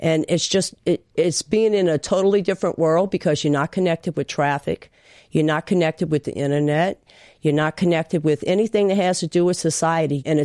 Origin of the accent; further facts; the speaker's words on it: Happy Jack, Louisiana, United States; I'm from southeastern Louisiana in Plaquemines Parish. Growing up in Happy Jack was a really wonderful event.